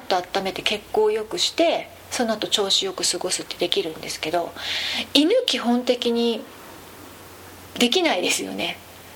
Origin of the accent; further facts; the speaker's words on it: Hokkaido, Japan; まあ私北海道の人間なので、昔なんかストーブっていうのすごい 使ってた世代なんですね。